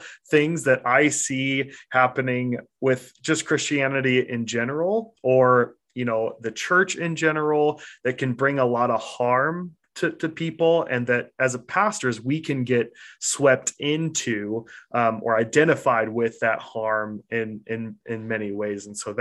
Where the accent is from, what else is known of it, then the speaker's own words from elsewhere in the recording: Nampa, Idaho, United States; also born or lived in Boise, Idaho; in my hometown of Boise, Idaho. I was born in Boise, raised in a little town called Nampa, just about 20 minutes away.